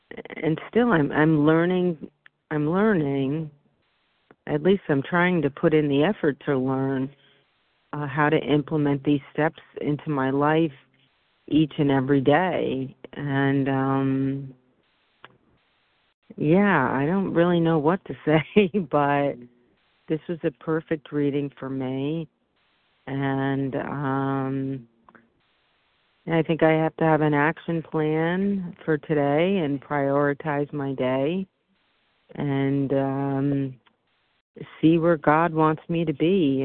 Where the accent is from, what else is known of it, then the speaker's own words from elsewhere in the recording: Connecticut, United States; I'm from Connecticut.